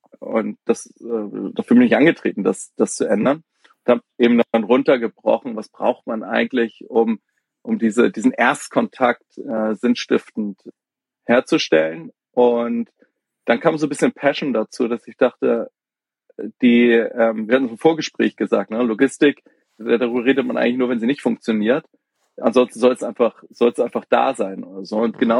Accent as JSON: {"language": "German", "region": "Hamburg", "country": "Germany", "tie": "born or raised there", "said": "ich komme aus Hamburg, auch gebürtig. Ich habe allerdings viele Jahre im Ausland gelebt. Also bin zum Studium aus Hamburg raus und bin dann 15 Jahre später zurückgekommen."}